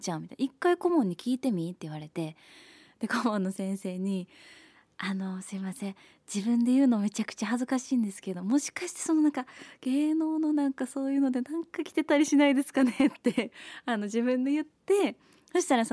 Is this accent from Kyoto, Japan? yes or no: no; Osakasayama, Osaka, Japan; 私大阪狭山市出身なんですけども